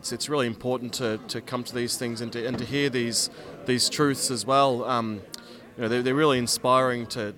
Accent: Geelong, Victoria, Australia; I'm from Geelong. I'm a Gurangurang man.

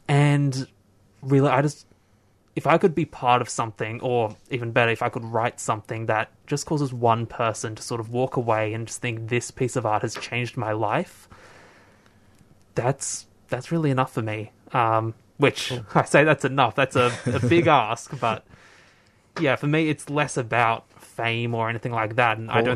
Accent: Tasmania, Australia; moved away as an adult; I come originally from Tasmania. Moved here to study at the National Drama School last year.

